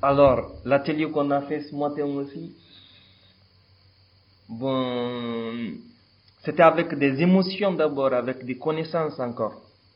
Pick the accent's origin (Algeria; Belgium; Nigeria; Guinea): Guinea; now in Clermont-Ferrand, France; Je viens de la Guinée-Conakry et actuellement je loge à Clermont-Ferrand. Là-bas j'habite et je fais ma vie.